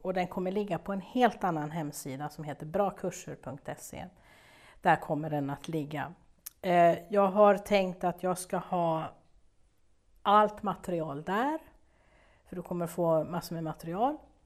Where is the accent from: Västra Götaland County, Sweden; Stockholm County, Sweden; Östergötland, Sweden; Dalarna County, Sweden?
Stockholm County, Sweden; eftersom jag kommer då från Stockholms skärgård